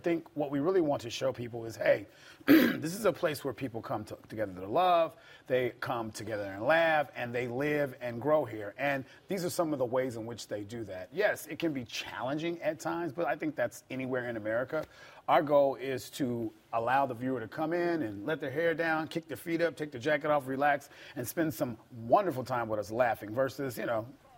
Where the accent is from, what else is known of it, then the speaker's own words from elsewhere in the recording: Chicago, Illinois, United States; It's all of the other writers and their experiences as well growing up in Chicago.